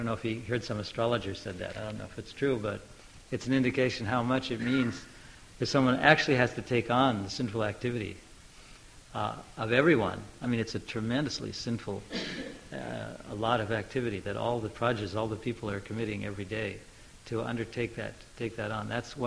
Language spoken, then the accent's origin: English; Oregon, United States; When I was young, I grew up in Oregon, all the liquor was dispensed in the state-owned liquor stores.